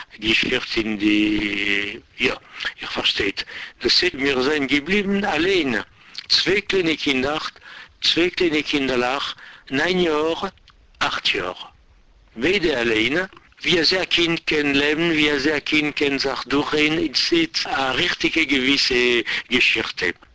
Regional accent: Paris, Île-de-France, France; born there; German is a second language; Ich bin geboren in Frankreich, in Paris. Meine Eltern kommen von Litwak, aber kämen nicht gewesen Französen. Die erste Französin in die Familie ist gewesen mein Bruder und mir

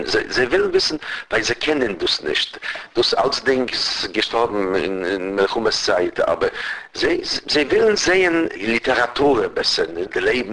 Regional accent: Katowice, Silesian Voivodeship, Poland; born there; German is a second language; Ich bin geboren in Katowice, das ist in Niederschlesien.

